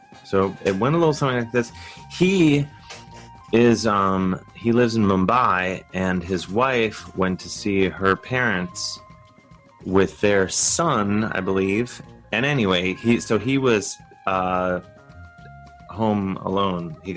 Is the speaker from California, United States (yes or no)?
no; Ohio, United States; When you watch it, I'm like, growing up in Ohio, you're like, yeah, I get it.